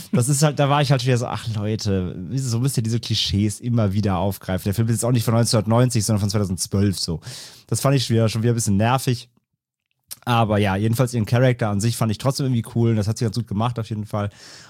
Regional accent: Ahrweiler, Rhineland-Palatinate, Germany; Also ist ja meine Heimatstadt, ist ja Ahrweiler

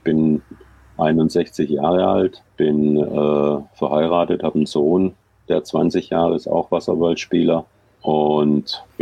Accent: Heilbronn, Baden-Württemberg, Germany; bis zur zweiten Liga in meiner Heimatstadt in Heilbronn

